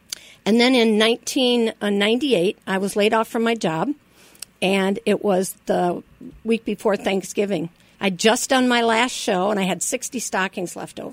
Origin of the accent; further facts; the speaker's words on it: Quad Cities, United States; my dad was taking care of, we're from the Quad Cities.